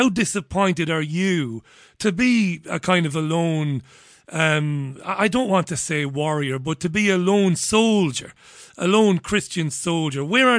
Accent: Waterford, Munster, Ireland; now in United Kingdom; I'm speaking to you now from the northwest of the UK, but I'm an Irishman, Pastor. I'm from Waterford City in Ireland.

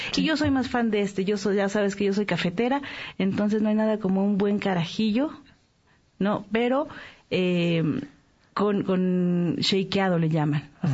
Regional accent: Romania; Yo soy rumana.

